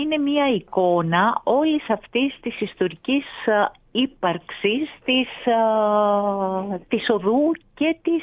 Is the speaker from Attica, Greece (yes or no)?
yes; Nikaia, Attica, Greece; Εγώ είμαι από την Νίκαια, γέννημα Φρέμα της περιοχής